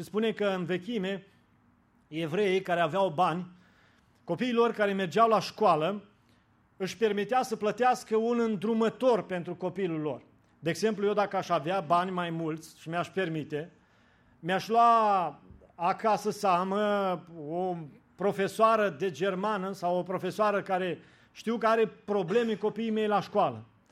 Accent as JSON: {"language": "Romanian", "country": "Romania", "said": "Acum la noi, noi ca și români întrebăm"}